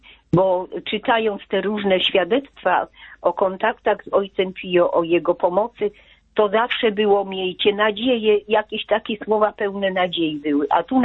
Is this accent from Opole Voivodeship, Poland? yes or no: no; Jordanów, Lesser Poland, Poland; u nas, bo jestem z Jordanowa